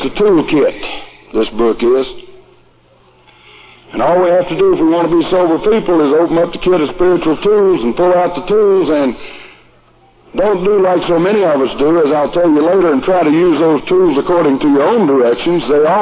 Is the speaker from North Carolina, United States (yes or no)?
yes; Dobson, North Carolina, United States; I'm not from Greensboro, North Carolina. I'm from Dobson, North Carolina, which happens to be, in case you didn't know, the cultural capital of the universe.